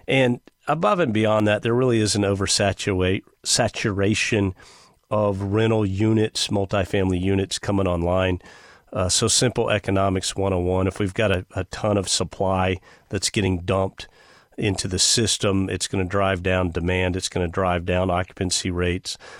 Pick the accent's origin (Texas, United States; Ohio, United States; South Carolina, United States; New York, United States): Texas, United States; I grew up on the Texas coast. I love the beach.